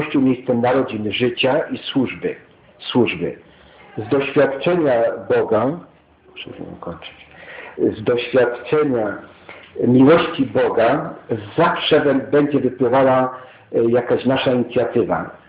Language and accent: Polish; Kamesznica, Silesian Voivodeship, Poland; born there; ja się urodziłem w Kamysznicy, za Milówką, tam gdzie jest taki znany z Podhala ksiądz Zozel.